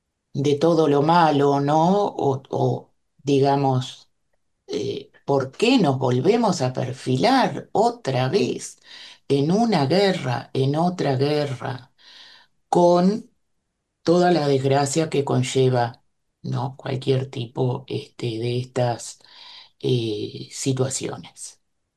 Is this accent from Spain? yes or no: no; Uruguay; como judías, como escritoras, como uruguayas en primer lugar, porque en realidad somos todas uruguayas